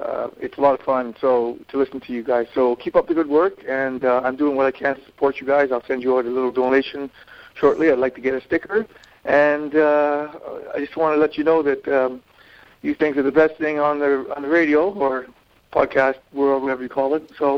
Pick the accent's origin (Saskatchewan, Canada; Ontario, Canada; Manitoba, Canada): Ontario, Canada; Ottawa; also born or lived in Mystic, Connecticut; I'm from Ottawa, Ontario, in Canada. I have 68 Safari, but I also live part time in Mystic, Connecticut.